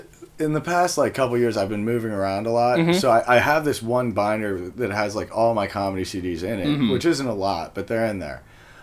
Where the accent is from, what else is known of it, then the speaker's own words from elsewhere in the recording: Pittsburgh, Pennsylvania, United States; also born or lived in New Jersey; I was born in New Jersey, but I primarily grew up in Pittsburgh.